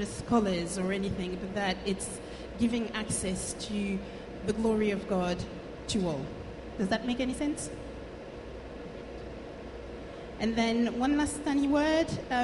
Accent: Paris, Île-de-France, France; also born or lived in Cévennes, France; I come from France and I was born in Paris. I grew up for most of my life in Paris, but at some point, because life happened, my parents moved in the south of France into this beautiful area that is called the Cévennes

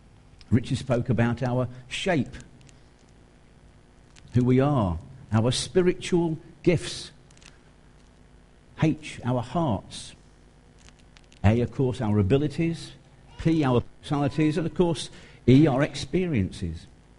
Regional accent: East Midlands, United Kingdom; Well, I'm from the other side. I'm from Lincolnshire.

